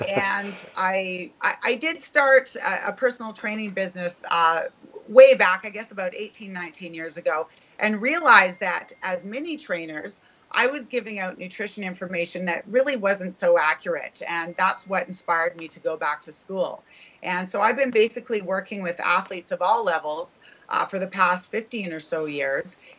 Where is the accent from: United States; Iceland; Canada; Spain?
Canada; Vancouver, British Columbia; now in Toronto, Canada; So although I've been in Toronto for the past 8 years, I am from Vancouver